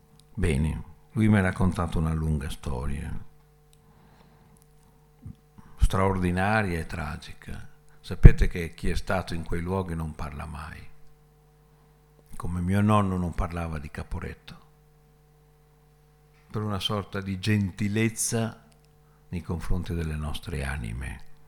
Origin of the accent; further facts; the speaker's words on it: Turin, Piedmont, Italy; born there; è stato detto che sono nato a Torino, abbastanza per sbaglio perché i miei genitori erano veneziani, però ho passato alcuni anni, 3 o 4 anni a Torino